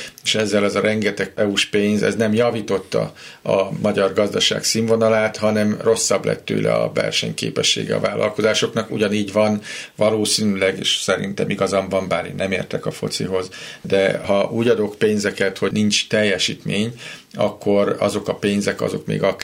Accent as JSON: {"language": "Hungarian", "town": "Szekszárd", "region": "Tolna", "country": "Hungary", "said": "akkor szekszárdi vagyok"}